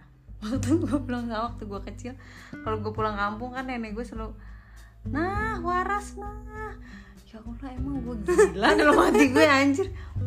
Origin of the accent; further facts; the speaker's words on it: Cirebon, West Java, Indonesia; Di Cirebon.